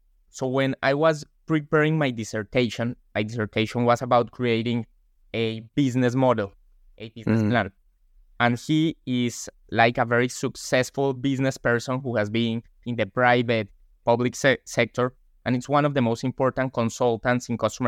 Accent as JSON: {"language": "English", "country": "Colombia", "moved": "yes", "lives_now": "London, United Kingdom", "said": "I'm from Colombia."}